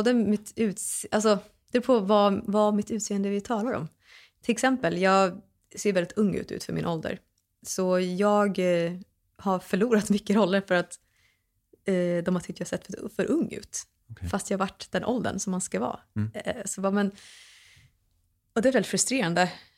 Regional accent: Sweden; jag hade en bild av mig själv när jag växte upp här i Sverige.

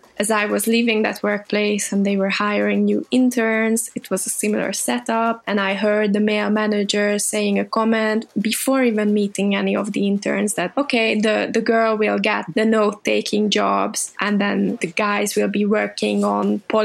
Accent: Budapest, Hungary; now in Paris, France; I'm from Budapest, Hungary

